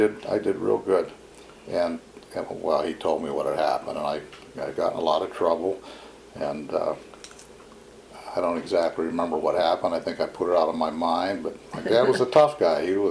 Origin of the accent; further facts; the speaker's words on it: Butler, Pennsylvania, United States; Well, I grew up in Butler. I was born and raised in Butler.